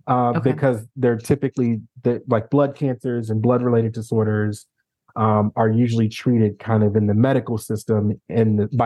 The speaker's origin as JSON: {"language": "English", "town": "St. Louis", "region": "Missouri", "country": "United States", "tie": "born or raised there", "said": "So growing up in St. Louis in the 80s and 90s, I think it was just like a standard test that they ran."}